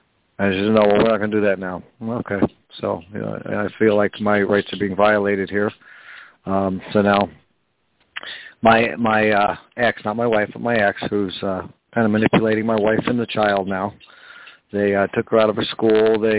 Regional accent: Wilkes-Barre, Pennsylvania, United States; I was born and raised in Wilkes-Barre, you know.

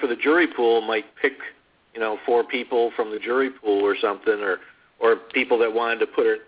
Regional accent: Sarasota, Florida, United States; I'm from Sarasota.

